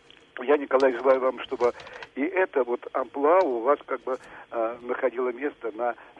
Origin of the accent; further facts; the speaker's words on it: Moscow, Russia; я из Москвы.